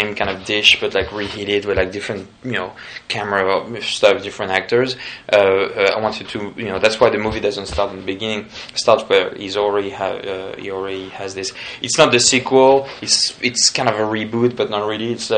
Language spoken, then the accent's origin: English; France; English is a second language; I'm from France